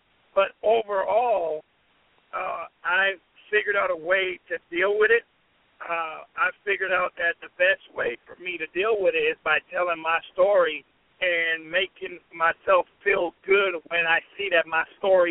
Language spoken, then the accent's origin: English; Panama City, Panamá, Panama; growing up in Panama City, Panama, I didn't grow up with much